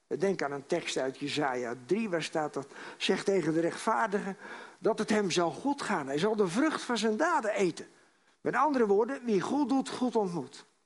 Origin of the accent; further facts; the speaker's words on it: Bible Belt, Netherlands; Wij komen uit de Bijbelbelt